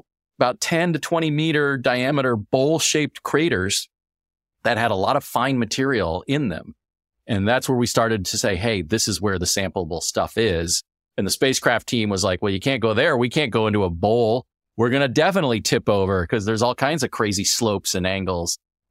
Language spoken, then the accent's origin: English; Phoenix, Arizona, United States; because I grew up in the Boys and Girls Club in Phoenix. It was a really important place for me.